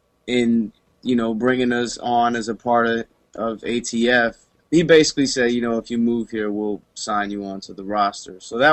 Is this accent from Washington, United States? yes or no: no; Jacksonville, Florida, United States; Well, you know, growing up in Jacksonville is mad funny because it's, you know, first off, you're in the South, and in the 90s, the South wasn't popping like